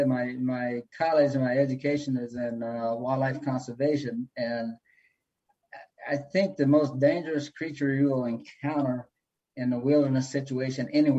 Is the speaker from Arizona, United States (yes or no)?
no; Marouge, Louisiana, United States; now in Haywood County, United States; I grew up in a place in Louisiana called Marouge. The population was 800. There were 15 kids in my graduating class in high school.